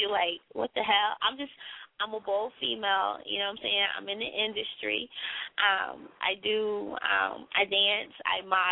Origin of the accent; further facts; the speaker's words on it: North Carolina, United States; So I'm from North Carolina. So that's where I'm at right now.